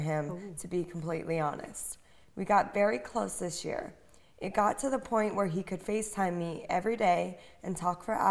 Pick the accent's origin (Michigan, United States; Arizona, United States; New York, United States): New York, United States; from New York.